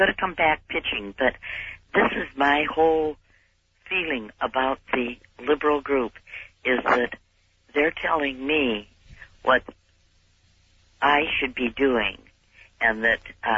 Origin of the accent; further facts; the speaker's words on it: Seattle, Washington, United States; from West Seattle.